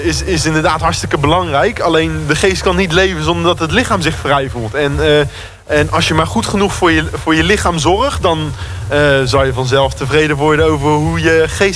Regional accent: Spijkenisse, South Holland, Netherlands; Ik kom uit Spijkenissen.

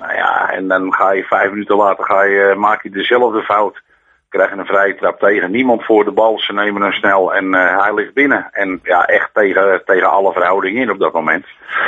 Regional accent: Mijdrecht, Utrecht, Netherlands; Ja, nou ja, ik kom natuurlijk zelf uit Meidrecht vandaan.

